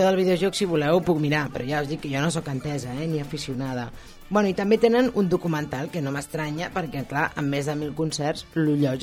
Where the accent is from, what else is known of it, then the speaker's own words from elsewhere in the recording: Barcelona, Catalonia, Spain; com jo soc de Barna, doncs clar, Montcada i Reixac com que m'ha quedat a prop, eh?